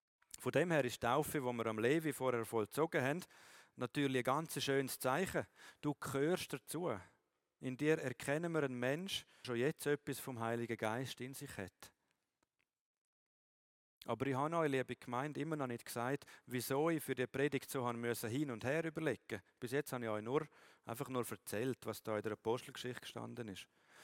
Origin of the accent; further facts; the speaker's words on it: Switzerland; Auch wenn ich als Schweizer Bürger gerne noch gewisse Einschränkungen anbringen würde